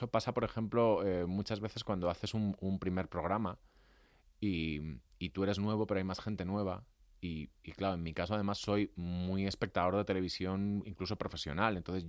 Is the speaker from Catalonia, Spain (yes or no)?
no; Valencian Community, Spain; No, soy valenciano